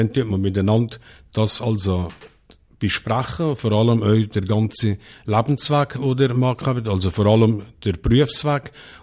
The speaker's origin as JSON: {"language": "German", "town": "Geimen", "region": "Valais", "country": "Switzerland", "tie": "born or raised there", "said": "das stimmt auch für mich. Ich bin richtiger Oderscher und bin stolz, ein Oderscher zu sein. Ich bin im Oderscher Berg mehrheitlich aufgewachsen, das heisst in Geimen."}